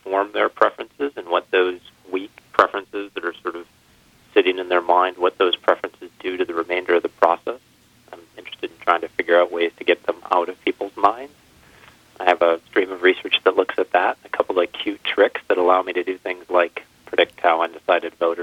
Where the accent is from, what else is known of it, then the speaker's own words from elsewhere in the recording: Kenosha, Wisconsin, United States; I grew up in Kenosha, and I went to school at UW-Madison.